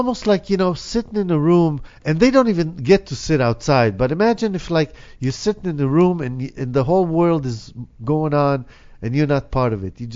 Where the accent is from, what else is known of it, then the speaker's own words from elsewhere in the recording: Israel; I was raised not to eat it because, you know, and growing up in Israel and everything, people don't eat pork.